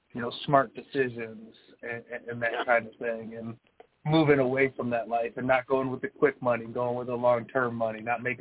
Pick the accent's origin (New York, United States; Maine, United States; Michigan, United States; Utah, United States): Michigan, United States; Growing up in the Detroit area, financially challenged